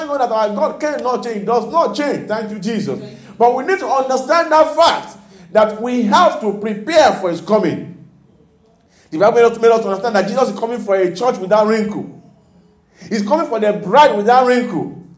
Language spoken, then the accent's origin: English; Nigeria; I remember when we were growing up in Nigeria, if the governor is visiting the state or the president is coming to your state that time